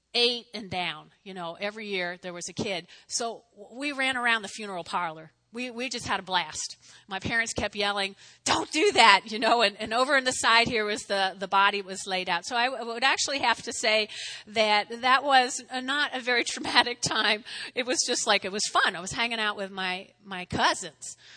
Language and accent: English; New Jersey, United States; y'all know I grew up in North Jersey, but my grandparents were in Brooklyn